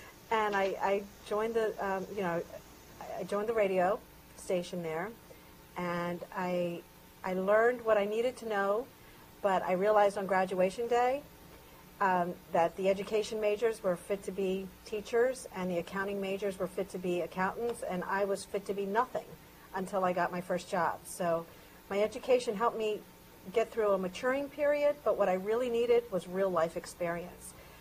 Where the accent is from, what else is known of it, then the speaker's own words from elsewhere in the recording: Baltimore, Maryland, United States; I'm from Baltimore. I had never been to Texas.